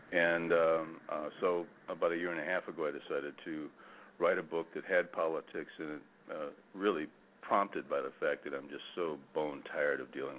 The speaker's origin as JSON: {"language": "English", "region": "Missouri", "country": "United States", "said": "they had offered me to write to Weird Missouri because I'm from Missouri originally."}